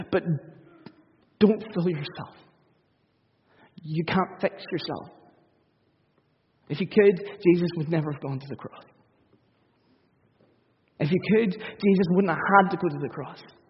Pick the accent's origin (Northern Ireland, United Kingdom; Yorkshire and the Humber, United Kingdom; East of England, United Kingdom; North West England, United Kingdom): Northern Ireland, United Kingdom; We're Northern Irish, after all. We beat ourselves up a lot more than many other cultures.